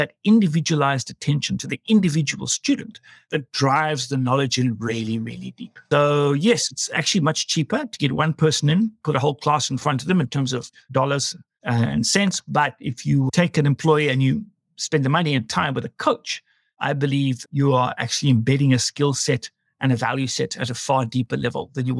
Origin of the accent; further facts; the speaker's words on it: England, United Kingdom; You can hear I'm very English from my background.